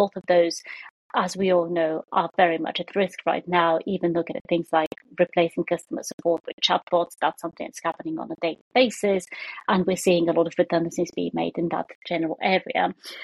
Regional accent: Bulgaria; English is a second language; I'm Bulgarian, I grew up in Bulgaria

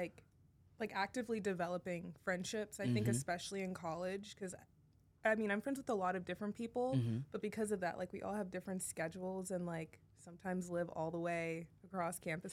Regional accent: Los Angeles, California, United States; I feel like, so for me, it's different because I grew up in Los Angeles and I went to predominantly white all-girls schools for 7 years.

